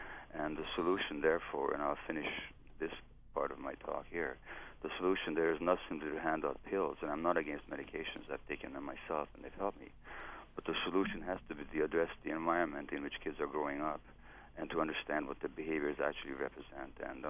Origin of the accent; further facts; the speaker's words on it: Canada; in the United States, I'm Canadian